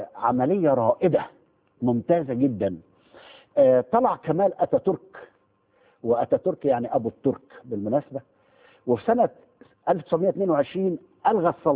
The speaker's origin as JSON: {"language": "Arabic", "country": "Egypt", "said": "بالبلدي عندنا في مصر."}